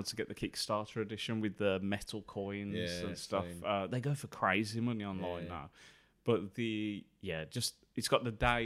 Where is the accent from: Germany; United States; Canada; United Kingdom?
United Kingdom; Birmingham, West Midlands; And being a Brummie, I'm obviously going to be a bit